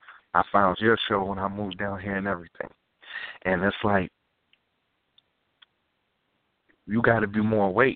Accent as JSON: {"language": "English", "region": "New York", "country": "United States", "moved": "yes", "lives_now": "Greensboro, United States", "said": "I'm from New York originally, but I live in Greensboro, North Carolina now."}